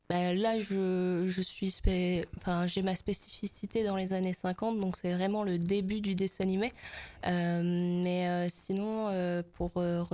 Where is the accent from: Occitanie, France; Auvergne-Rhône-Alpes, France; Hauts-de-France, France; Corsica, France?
Hauts-de-France, France; Hazebrouck; j'ai 26 ans, je suis artiste peintre actuellement et je viens d'Hasbrook.